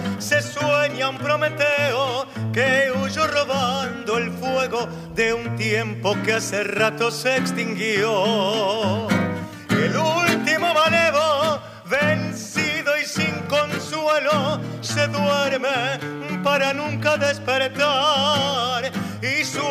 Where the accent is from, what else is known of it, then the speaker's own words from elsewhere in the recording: Buenos Aires, Argentina; El tango llega, todos los que somos porteños lo tenemos en el ADN